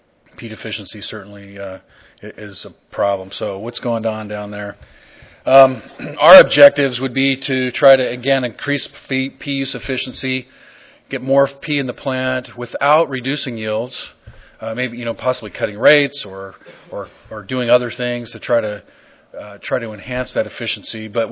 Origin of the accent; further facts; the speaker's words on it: Idaho, United States; And my family farms potatoes. I'm from Idaho. I'm an Idaho boy.